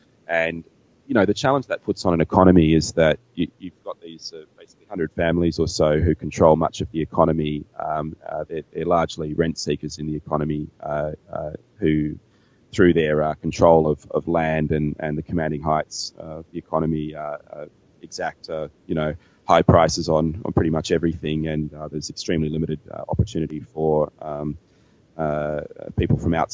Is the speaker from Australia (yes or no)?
yes; Australia; Being an Australian with deep experience of working in Southeast Asia